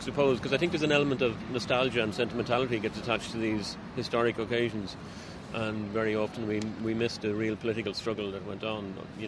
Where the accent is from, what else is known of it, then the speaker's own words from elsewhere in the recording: Ireland; I'm Irish, living in Dublin, just outside Dublin.